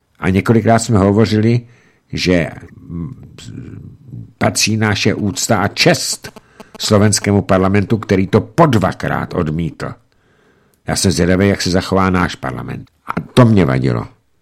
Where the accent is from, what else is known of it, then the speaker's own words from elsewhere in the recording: Jáchymov, Karlovy Vary Region, Czechia; já jsem vyrůstal v rodině politického vězně v Jáchymově